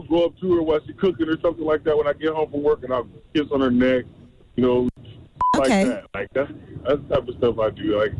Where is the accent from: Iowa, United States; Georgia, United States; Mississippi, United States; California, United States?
Iowa, United States; from Iowa.